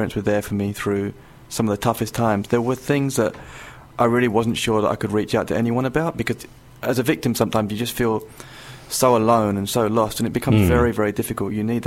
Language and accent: English; East of England, United Kingdom; As you say, I mean, I've been born and raised in Essex. I'm a local Essex lad.